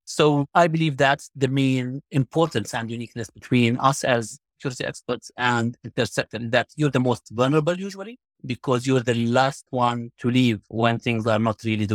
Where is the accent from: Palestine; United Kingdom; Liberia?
Palestine; East Jerusalem, Jerusalem; I was born and raised in East Jerusalem, and I have always been part of a continuous conflict.